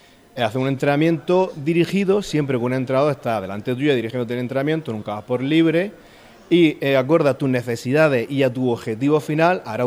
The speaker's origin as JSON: {"language": "Spanish", "region": "Andalusia", "country": "Spain", "said": "como buen almeriense"}